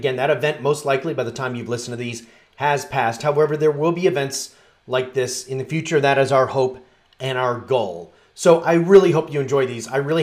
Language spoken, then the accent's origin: English; Chicago, Illinois, United States; Oh my gosh, I'm from Chicago. Yeah. I know Joliet.